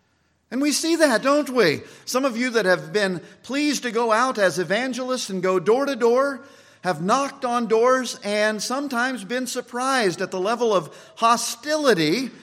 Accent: Kansas, United States; Where I grew up in Kansas, we had rock roads, and sometimes we had dirt roads.

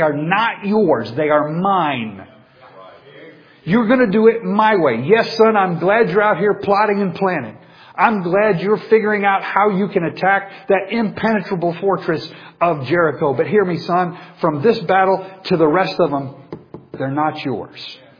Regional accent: Papua New Guinea; I mean, I'm from New Guinea. I don't even know these people.

